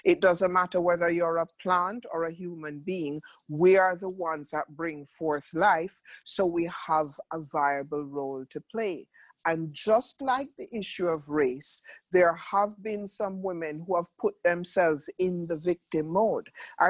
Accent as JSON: {"language": "English", "country": "Jamaica", "said": "I am from Jamaica, Jamaican by birth, universal in outlook. I've been blessed to live all over the world, the United States, the Middle East, Africa, Haiti, here in Southeast Asia, Europe."}